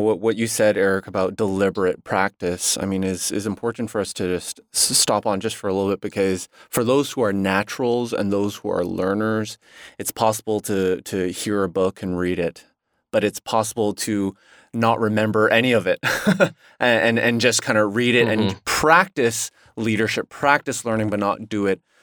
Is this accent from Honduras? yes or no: no; Canada; moved away as an adult; now in United States; So as a Canadian, you know, living in America for almost 2 years now.